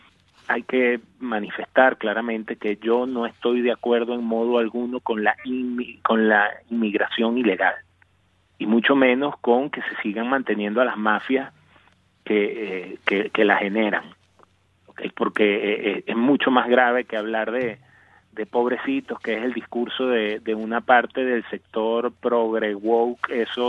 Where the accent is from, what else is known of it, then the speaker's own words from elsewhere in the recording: Venezuela; moved away; tanto los venezolanos que están adentro como los venezolanos que estamos afuera y los que están en tránsito somos víctimas